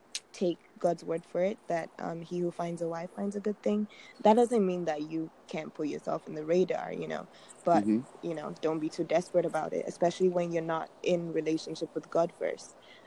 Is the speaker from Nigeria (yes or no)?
yes; Nigeria; So I was born in the church. My dad is a pastor. And I'm Nigerian.